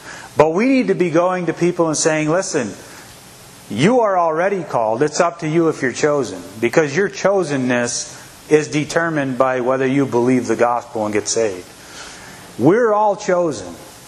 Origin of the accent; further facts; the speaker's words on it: Washington, United States; So I grew up in the Mennonite church. I grew up in Lewis County. And there's a strong church presence there.